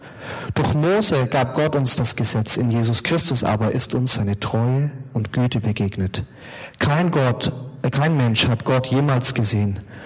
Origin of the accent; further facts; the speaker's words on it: Fürth, Bavaria, Germany; ich bin eigentlich kein Franke, ich komme aus Fürth, aber meine Eltern sind nicht deutsch